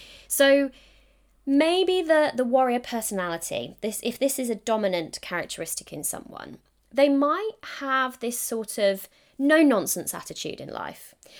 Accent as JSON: {"language": "English", "region": "England", "country": "United Kingdom", "accent": "English", "said": "Now, I don't know if it's my English accent or if it's the way I say the word"}